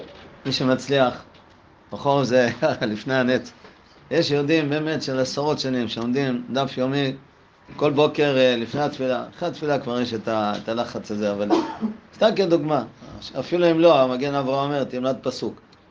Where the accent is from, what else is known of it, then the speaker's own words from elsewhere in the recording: Bnei Brak, Tel Aviv District, Israel; אני זוכר בתור ילד בשכונה שהגרתי בבני ברק